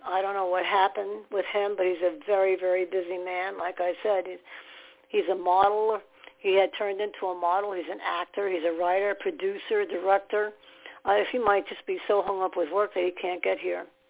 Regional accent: New Jersey, United States; I'm from New Jersey, and you go to New Jersey.

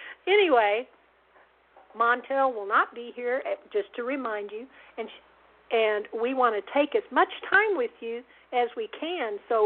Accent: Houston, Texas, United States; I probably should have, since I'm from Houston.

